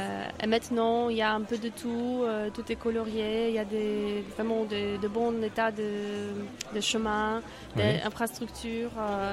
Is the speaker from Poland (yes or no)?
yes; Poland; French is a second language; je suis polonaise